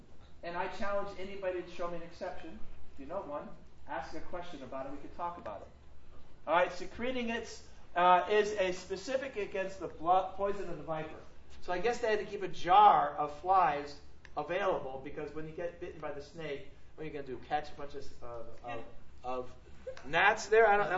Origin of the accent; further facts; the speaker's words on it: Connecticut, United States; Now, I grew up in Connecticut. We were clams and stuff like that.